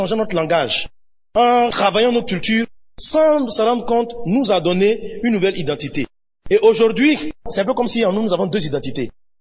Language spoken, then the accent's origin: French; Côte d’Ivoire; Je suis de Côte d'Ivoire, je suis ivoirien.